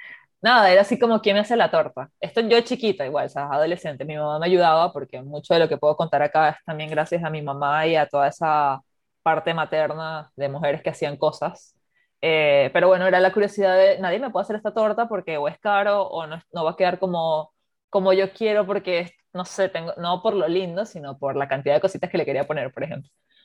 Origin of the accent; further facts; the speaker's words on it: Maracay, Aragua, Venezuela; now in Argentina; Yo soy de Maracay, del estado de Aragua.